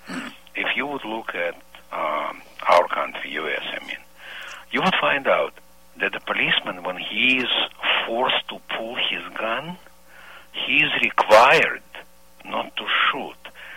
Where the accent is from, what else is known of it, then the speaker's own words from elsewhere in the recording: Moscow, Russia; English is a second language; moved away; also born or lived in Israel; I was living, I left Moscow, I am from Russia. I was living in Israel about 10 years